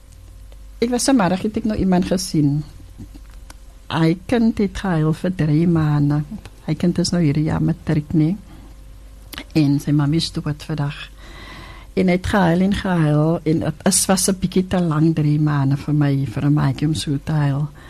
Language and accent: Afrikaans; Cape Town, Western Cape, South Africa; moved away as an adult; ek is van die Kaap, maar ek is vanaf 22 hier